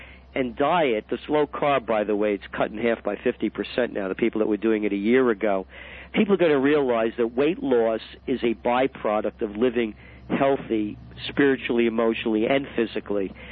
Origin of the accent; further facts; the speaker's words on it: United States; And while I'm an American, I'm also a citizen of the world.